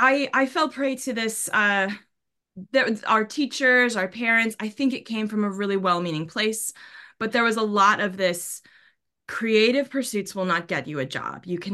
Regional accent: Issaquah, Washington, United States; moved away as an adult; also born or lived in Renton; but I was born and raised in Issaquah. I was born in Renton, raised in Issaquah.

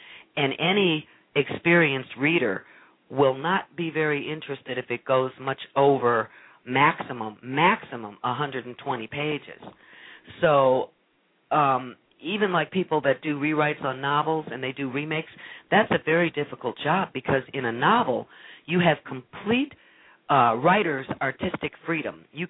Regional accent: Detroit, Michigan, United States; I love New York City, and I love my hometown, which is where I am now, which is Detroit. Hello, Detroit.

